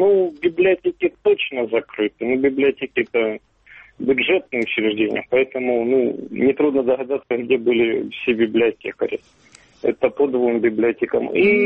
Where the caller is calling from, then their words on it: Donetsk, Donetsk Oblast, Ukraine; Добрый вечер, это Донецк.